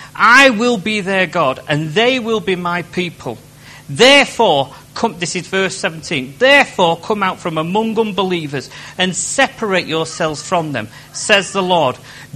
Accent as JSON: {"language": "English", "town": "Salford", "region": "North West England", "country": "United Kingdom", "said": "as soon as you say to somebody, I'm from Salford, they go, oh."}